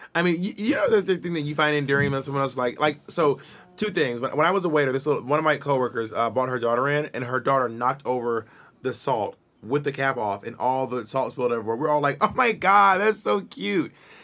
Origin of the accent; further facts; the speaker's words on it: the South, United States; Being that I am from the South, I saw it.